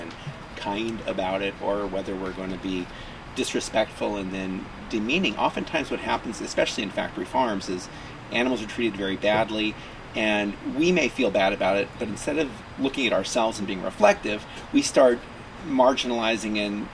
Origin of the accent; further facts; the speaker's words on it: Hollywood, California, United States; Well, I grew up actually in Hollywood, California, mm-hmm. and my parents sent me to Catholic schools.